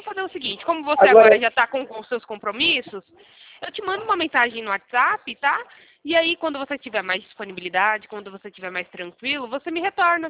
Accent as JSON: {"language": "Portuguese", "region": "São Paulo", "country": "Brazil", "said": "Não sou do Rio, não. Eu sou de São Paulo."}